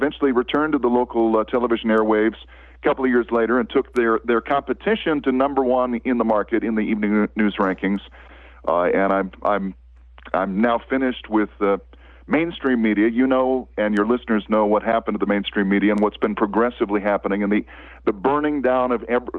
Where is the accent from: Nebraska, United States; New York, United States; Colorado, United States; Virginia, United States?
Nebraska, United States; North Platte; I was 16 years of age and took part in a local community theater event in my hometown of North Platte, Nebraska.